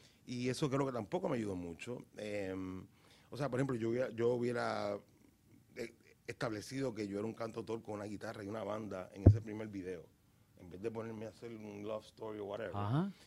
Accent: Puerto Rico; yo... venía de un bilingüismo y un biculturalismo como el puertorriqueño.

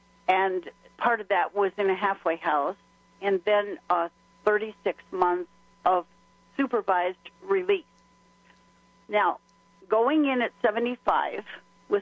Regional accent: United States; It's a very different world than I've ever been in, having cherished freedom all my life, being an American.

